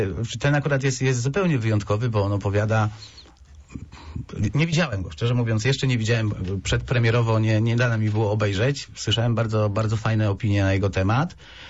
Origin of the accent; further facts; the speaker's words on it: Poznań, Greater Poland Voivodeship, Poland; jesteśmy my, poznaniacy, wielkopolanie, z niego dumni. Każdy praktycznie tu w Wielkopolsce miał kogoś w rodzinie, kto walczył w powstaniu